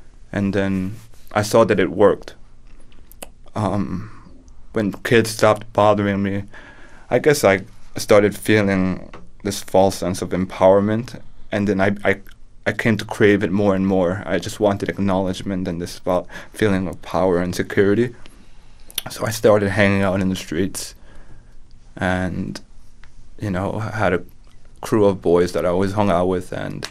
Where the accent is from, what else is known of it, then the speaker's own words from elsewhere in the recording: Flushing, New York, United States; Yeah, so I grew up in Flushing, Queens.